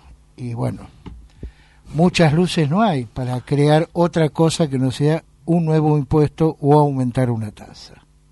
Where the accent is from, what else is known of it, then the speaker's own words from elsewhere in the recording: Buenos Aires, Argentina; Soy porteño.